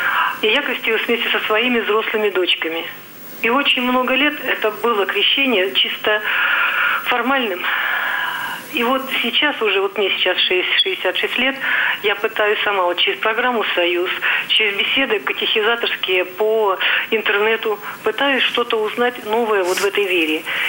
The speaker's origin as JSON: {"language": "Russian", "town": "Kemerovo", "region": "Kemerovo Oblast", "country": "Russia", "said": "Я из Кемерово."}